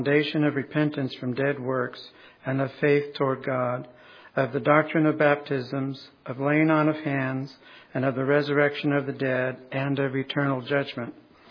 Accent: Modesto, California, United States; born there; I was born in Modesto, California. I was baptized at the age of 8.

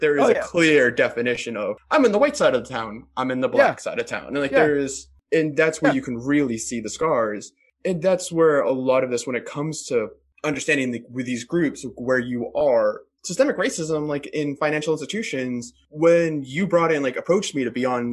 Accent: Boston, Massachusetts, United States; I was pretty ignorant of redlining growing up in the Boston area

